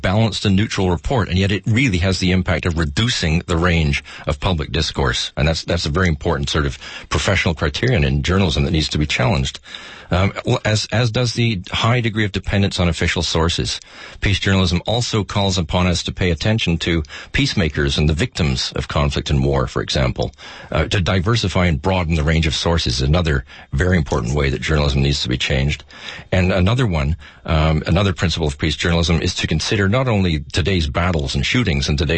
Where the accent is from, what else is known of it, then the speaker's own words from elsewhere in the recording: Canada; as a Canadian